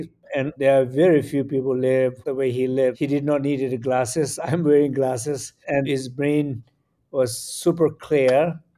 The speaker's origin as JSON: {"language": "English", "country": "India", "tie": "born there", "said": "So, well, I was born in India. My parents were left Tibet in 1959 when the Chinese took it over Tibet. So they flee there to India, and I was born there."}